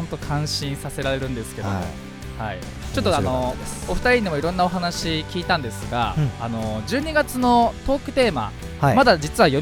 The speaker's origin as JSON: {"language": "Japanese", "town": "Fujisawa", "region": "Kanagawa", "country": "Japan", "said": "藤沢出身の俳優タレントとして活動する私"}